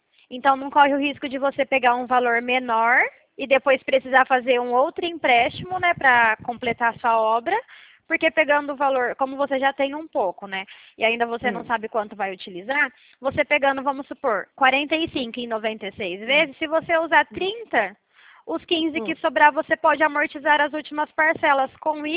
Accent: Porto Ferreira, São Paulo, Brazil; eu sou daqui de Porto Ferreira mesmo.

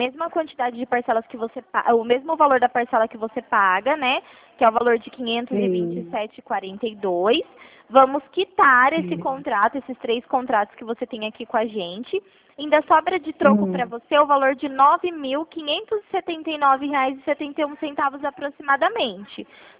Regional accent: Bauru, São Paulo, Brazil; Eu sou daqui de Bauru

